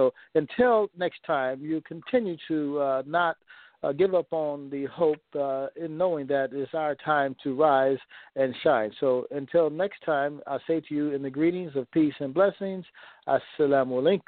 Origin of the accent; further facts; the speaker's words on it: California, United States; now in Texas, United States; So I'm not a native Texan. I'm kind of from California, transplanted here.